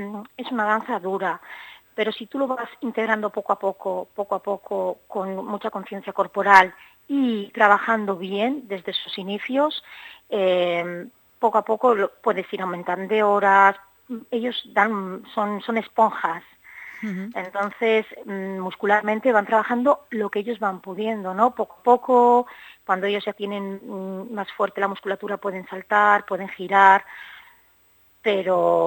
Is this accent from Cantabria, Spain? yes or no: no; San Sebastián, Basque Country, Spain; born there; now in Tarragona, Spain; yo soy nacida en San Sebastián, llevo muchos años fuera de San Sebastián, he estado estudiando y trabajando fuera, en el extranjero, y hace 5 años que tengo una escuela en Tarragona que se llama Danza